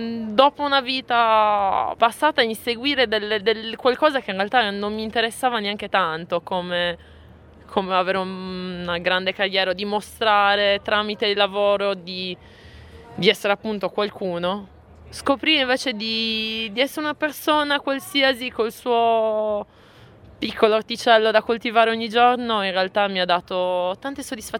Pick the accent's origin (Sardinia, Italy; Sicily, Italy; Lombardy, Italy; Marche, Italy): Sardinia, Italy; moved away; also born or lived in Rome; Io ho vissuto 6 anni a Roma prima di venire qui e in realtà mi è sempre mancata un po' la Sardegna